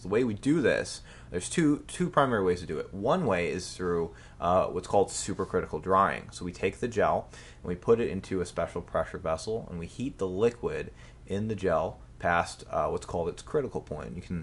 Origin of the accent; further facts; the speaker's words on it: Glendale, Wisconsin, United States; Well, I'm originally from Glendale, Wisconsin. I went to the University of Wisconsin for my undergrad, and I studied chemistry.